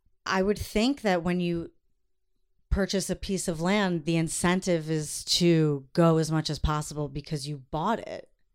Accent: Long Island, New York, United States; No, but I mean, I'm from Long Island and...

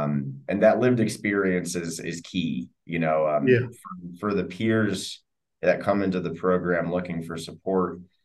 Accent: United States; I'm from the States

